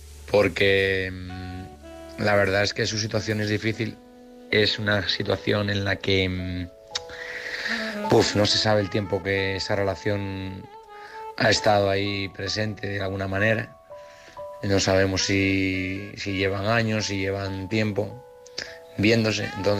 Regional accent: Oviedo, Asturias, Spain; de Oviedo.

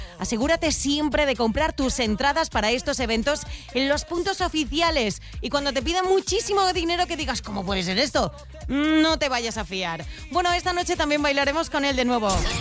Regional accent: Valencia, Valencian Community, Spain; Valencia, mi tierra, va a ser la primera fecha.

